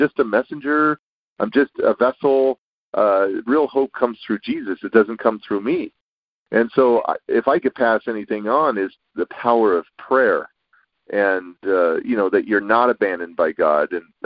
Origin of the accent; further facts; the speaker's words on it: California, United States; I'm from California.